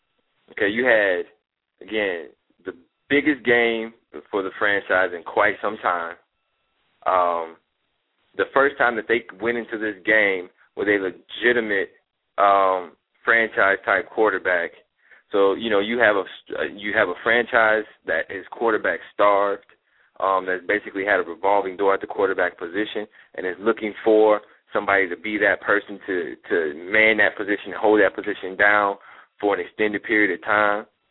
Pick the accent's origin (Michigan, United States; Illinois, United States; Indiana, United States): Illinois, United States; Chicago; You know, I grew up in Chicago, so I have a lot of family from Chicago.